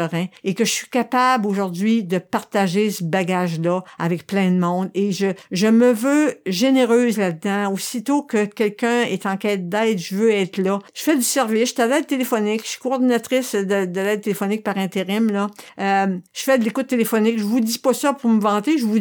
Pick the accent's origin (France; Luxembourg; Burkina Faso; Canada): Canada; Quebec; N'oubliez pas que je viens de Gaspésie, fait que je me suis trouvé un spot sur le bord de l'eau pour marcher.